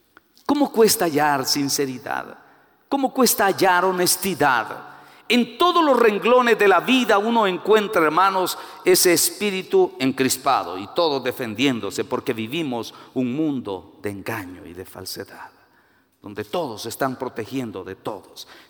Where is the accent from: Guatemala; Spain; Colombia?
Guatemala; yo vengo de Guatemala, yo no quiero venirme a vivir aquí a México.